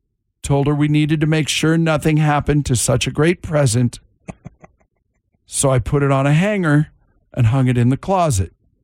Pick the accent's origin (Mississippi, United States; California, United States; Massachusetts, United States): California, United States; I grew up in SoCal. I'm a multi-generation Dodger fan, like huge.